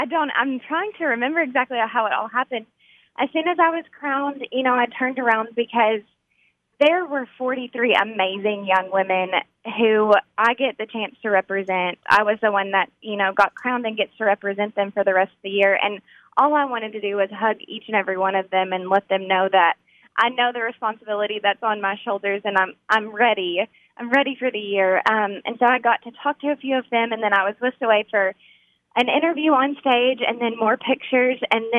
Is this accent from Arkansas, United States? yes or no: yes; Jonesboro, Arkansas, United States; I mean, we're both from Jonesboro